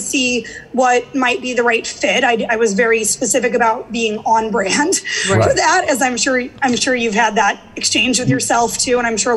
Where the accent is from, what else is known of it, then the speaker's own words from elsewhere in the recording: St. Louis, Missouri, United States; But yeah, so I grew up in St. Louis.